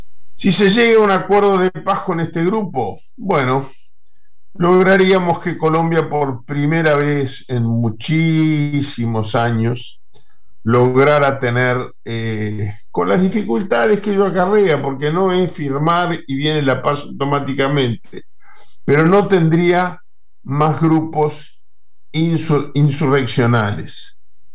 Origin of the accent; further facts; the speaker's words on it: Uruguay; Miren que yo lo miro desde acá como uruguayo a veces